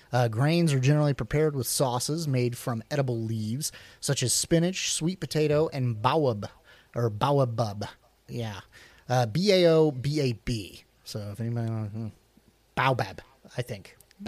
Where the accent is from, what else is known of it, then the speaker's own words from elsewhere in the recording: Midwest, United States; I grew up in the Midwest.